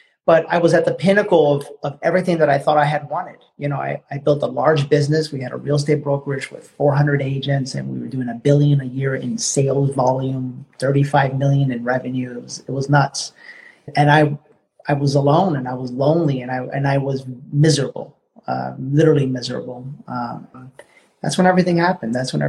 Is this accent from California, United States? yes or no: yes; California, United States; also born or lived in New York City; My background, I was born in New York City, and my parents divorced, and when my parents split up, my mother brought us to California. We went into immediate poverty.